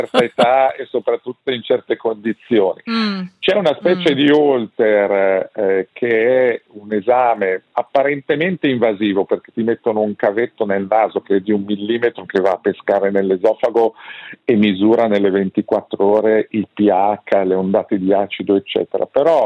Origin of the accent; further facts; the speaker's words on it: Venice, Veneto, Italy; io lo dico da veneziano d'origine